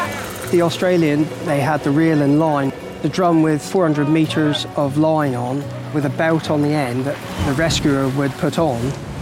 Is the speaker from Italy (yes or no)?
yes; Italy; English is a second language; No, we are both from Italy.